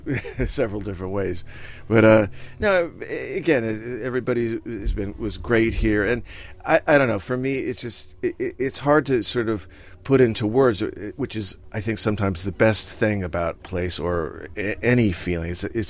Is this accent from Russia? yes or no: no; Los Angeles, California, United States; growing up in Los Angeles, there was this old Santa Monica pier